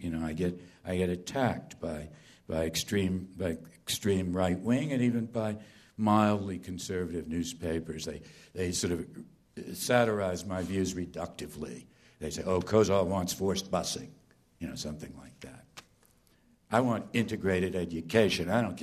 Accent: Boston, Massachusetts, United States; I'm about as far away from my hometown of Boston as you can be in the United States, I guess, unless you're in Alaska or Hawaii

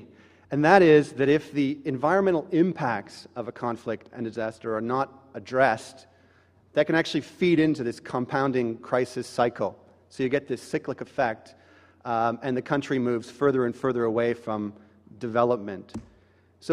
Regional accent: Canada; As was mentioned, I'm Canadian.

